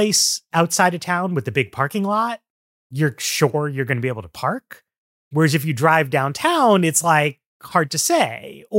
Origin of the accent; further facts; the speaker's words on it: New York City, New York, United States; I grew up in Greenwich Village, just like Jane Jacobs.